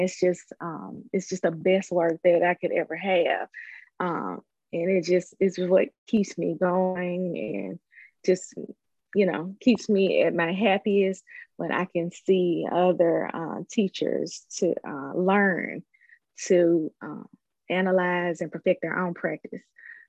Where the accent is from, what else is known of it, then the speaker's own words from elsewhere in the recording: Orange Mound, Tennessee, United States; My sister as well, when she tells people that we grew up in Orange Mound, you know, the first African-American community in the United States.